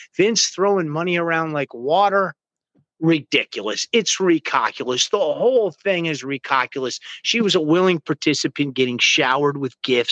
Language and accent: English; Connecticut, United States; I'm from Fairfield County. That's the Golden Sound. You're talking about Greenwich, Connecticut.